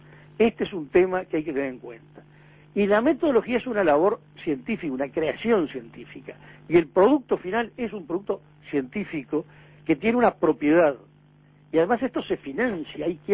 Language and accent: Spanish; Uruguay; somos los uruguayos.